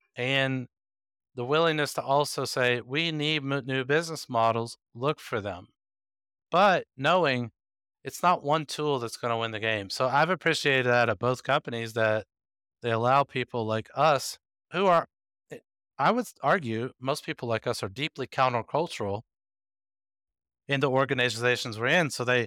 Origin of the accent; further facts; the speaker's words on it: United States; And I come from American society.